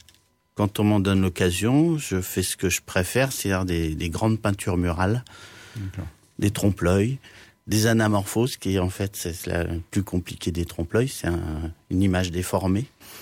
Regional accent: Normandy, France; born there; Je suis né en Normandie en 1956.

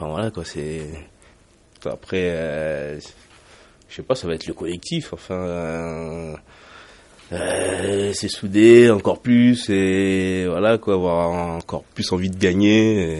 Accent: Paris, Île-de-France, France; Voilà, j'ai 29 ans, je viens de Paris

